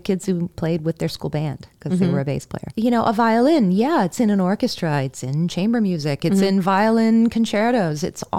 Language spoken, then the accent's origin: English; Detroit, Michigan, United States; I come from Michigan.